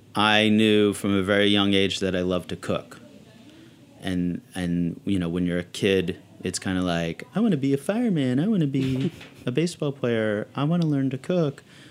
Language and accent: English; California, United States; When I grew up in Northern California, the coffee culture was a very strong thing back then.